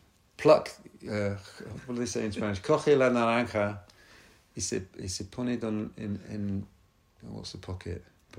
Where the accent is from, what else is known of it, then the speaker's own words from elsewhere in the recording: United Kingdom; I wanted to ask her, have you any chips, being British?